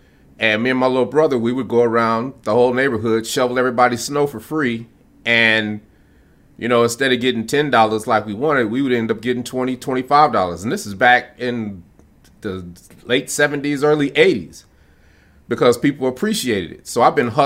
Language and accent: English; Denver, Colorado, United States; also born or lived in Chicago, United States; Okay, so I was born in Chicago, Illinois. And we moved to Denver, Colorado when I was about 4 or 5 years old. And I had a great childhood. I got to play in the Rockies.